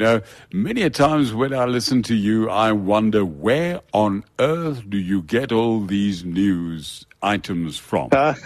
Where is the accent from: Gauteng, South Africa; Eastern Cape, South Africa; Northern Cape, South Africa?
Eastern Cape, South Africa; Port Elizabeth; I grew up in Port Elizabeth, went to Framesby High School way back.